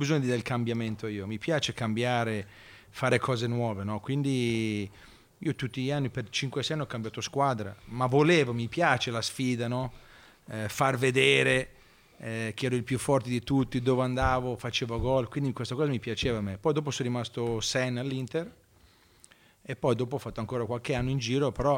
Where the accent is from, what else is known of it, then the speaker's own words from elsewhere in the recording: Bologna, Emilia-Romagna, Italy; born there; No, sono nato a Bologna.